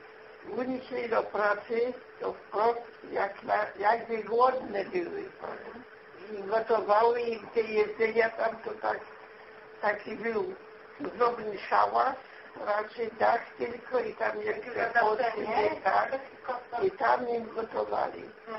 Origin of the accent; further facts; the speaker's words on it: Łocień, Kuyavian-Pomeranian Voivodeship, Poland; urodziłam się 4.10.1925 roku. Mieszkałam w Łocieniu do 62 lat. W Łocieniu od urodzenia.